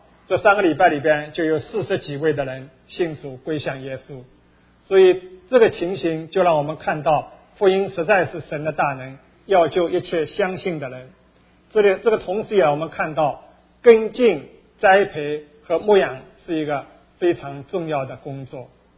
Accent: Shanghai, China; moved away as an adult; now in United States; 我是来自中国大陆上海，在那边出生，也在那边长大。来美国以前是在一所高校里边当老师教书，也做一些的研究。

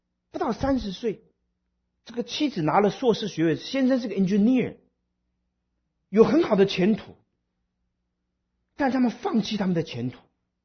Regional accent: Taiwan; now in United States; 还好我是台湾来的，台湾来的开车都是一流的，二流的不是已经死了就在医院里面躺着。

